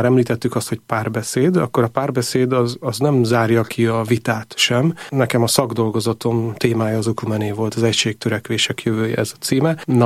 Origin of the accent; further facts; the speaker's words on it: Nyíregyháza, Szabolcs-Szatmár-Bereg, Hungary; Nyíregyházán nőttem föl, és ott ugye a görög katolikusok aktívan jelen vannak. Én magam római katolikus családban nőttem föl, és katolikus hittanár is vagyok